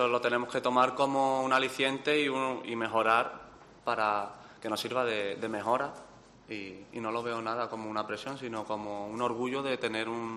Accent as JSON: {"language": "Spanish", "region": "Andalusia", "country": "Spain", "said": "Como andaluz es un orgullo"}